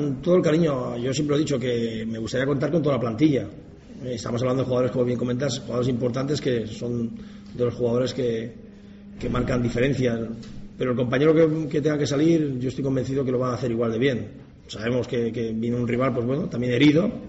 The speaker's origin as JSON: {"language": "Spanish", "country": "Spain", "said": "sobre todo los que somos españoles"}